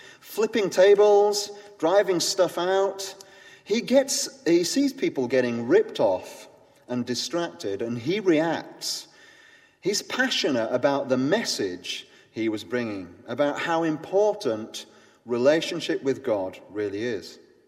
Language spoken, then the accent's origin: English; England, United Kingdom; because I'm English